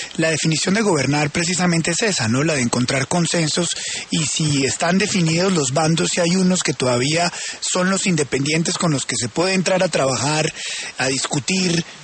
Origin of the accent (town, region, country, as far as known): Colombia